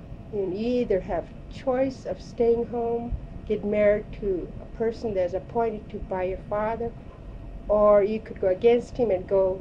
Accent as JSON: {"language": "English", "region": "Alaska", "country": "United States", "tie": "born there", "said": "Actually, I was born in a little sod house in a lot of white people think we live in igloo."}